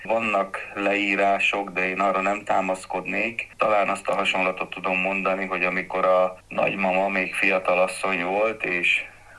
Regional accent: Miskolc, Borsod-Abaúj-Zemplén, Hungary; Ugye én az Avason nőttem fel Miskolcon

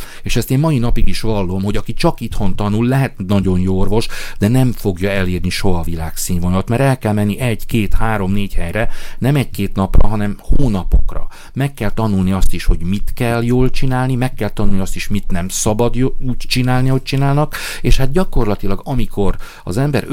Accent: Romania; moved away; also born or lived in France; Tehát én azt mondtam, hogy én magyarként Magyarországon szeretnék élni, akkor ha Romániából el akartam jönni, akkor Franciaországból is el akarok jönni

